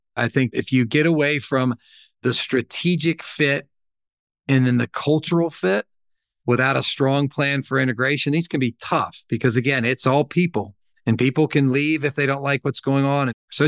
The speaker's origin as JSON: {"language": "English", "region": "Florida", "country": "United States", "tie": "born or raised there", "said": "I grew up on the Gulf Coast of Florida, so I used to love the saltwater fish, and now I live close to the mountains of North Carolina"}